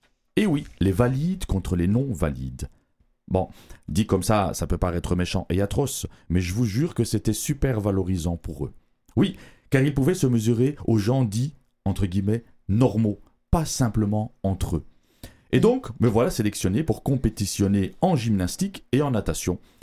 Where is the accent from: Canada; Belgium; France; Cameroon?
Belgium; Parce que je vous rappelle, je suis belge, au cas où vous l'auriez oublié.